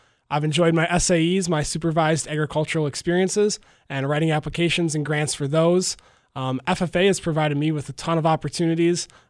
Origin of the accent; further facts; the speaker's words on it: Lodi, United States; I grew up in Lodi. I was raised on a small beef farm.